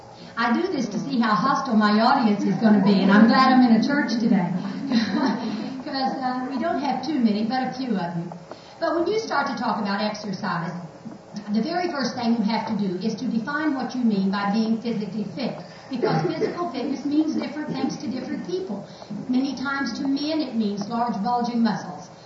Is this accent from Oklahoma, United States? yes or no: yes; Noble, Oklahoma, United States; I'm from Noble, Oklahoma, which is over near Norman, many of you may know, with the University of Oklahoma.